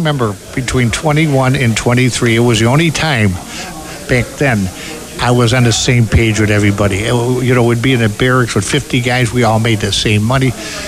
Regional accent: Okina, Illinois, United States; I'm from Okina, Illinois

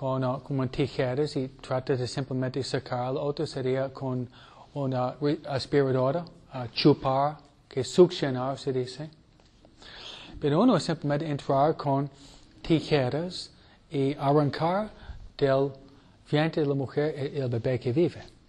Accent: New York, United States; Fue un judío, nació judío, y practicaba en de donde vengo yo, Nueva York.

